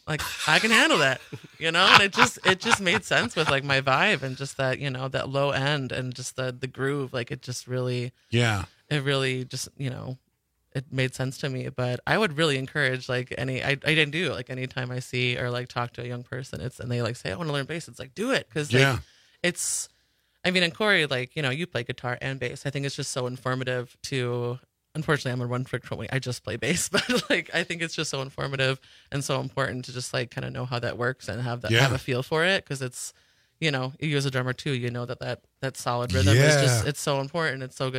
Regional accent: Sandwich, Illinois, United States; born or raised there

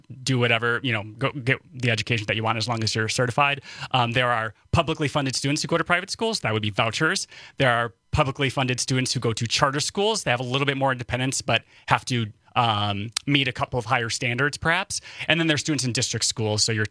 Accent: Wisconsin, United States; I'm from Northern Wisconsin. Like, come on.

